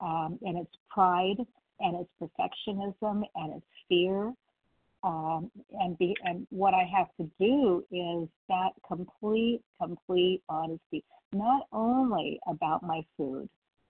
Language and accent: English; Santa Barbara, California, United States; I'm from California, Santa Barbara, California